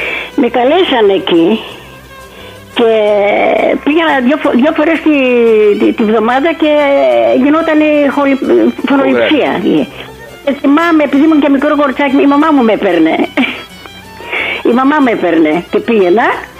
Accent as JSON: {"language": "Greek", "town": "Rhodes", "region": "South Aegean", "country": "Greece", "tie": "born or raised there", "said": "Η μητέρα μου, ο μπαμπάς μου από το Καστελόριζο και εγώ γεννήθηκα στη Ρόδο. Μεγάλωσα, παντρεύτηκα στη Ρόδο."}